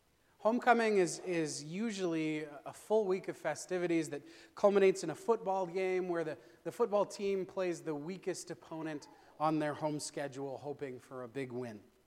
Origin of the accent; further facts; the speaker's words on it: Minot, North Dakota, United States; Now, you guys might remember that I grew up in Minot, and you might even remember that I didn't go to Minot High.